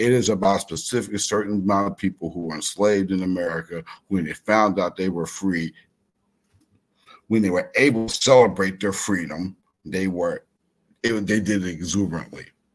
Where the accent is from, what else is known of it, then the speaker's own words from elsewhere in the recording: Denver, Colorado, United States; I grew up in Denver, Colorado, and back in the 70s in Denver, it was very segregated city, right?